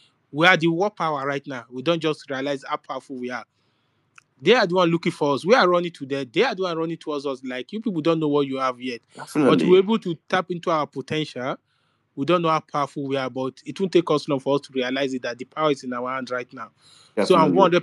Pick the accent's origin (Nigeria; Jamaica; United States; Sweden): Nigeria; We as Nigerian Nation, we want to shine more light to our people.